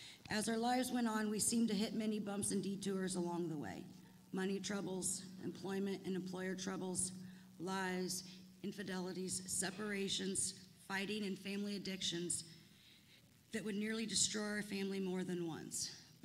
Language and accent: English; Winterset, Iowa, United States; I grew up right here in Winterset and was raised by my mom's sister, my Aunt Mary Lou.